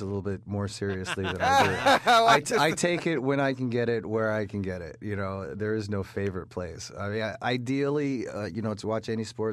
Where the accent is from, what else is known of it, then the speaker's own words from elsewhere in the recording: England, United Kingdom; born there; I was born in England